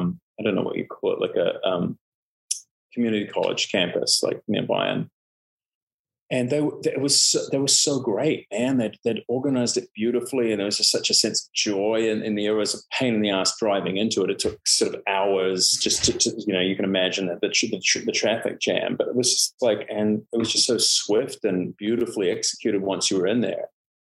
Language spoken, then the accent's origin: English; New Zealand; also born or lived in Canada; I moved from Canada to New Zealand when I was almost five. And I just always felt, you know, like a foreigner, even though, you know, I essentially grew up in New Zealand